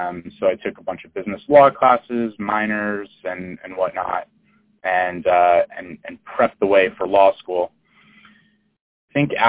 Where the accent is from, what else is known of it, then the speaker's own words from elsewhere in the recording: New Jersey, United States; moved away as an adult; now in Los Angeles, United States; And I'm originally from New Jersey. I first came out to LA to go to USC.